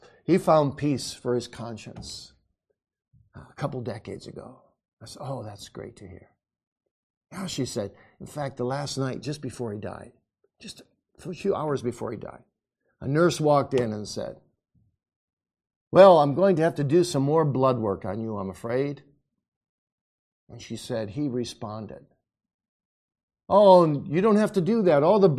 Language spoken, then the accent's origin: English; Kalamazoo, Michigan, United States; And I know this man quite well. I grew up with him in Kalamazoo.